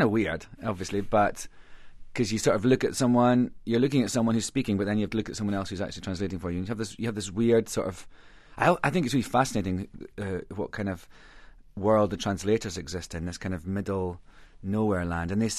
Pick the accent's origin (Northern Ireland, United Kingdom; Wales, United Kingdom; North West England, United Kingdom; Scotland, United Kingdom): Scotland, United Kingdom; being Scottish